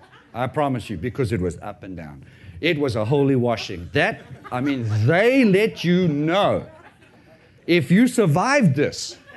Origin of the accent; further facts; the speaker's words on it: South Africa; Now, when we lived in South Africa, I was born and raised in South Africa.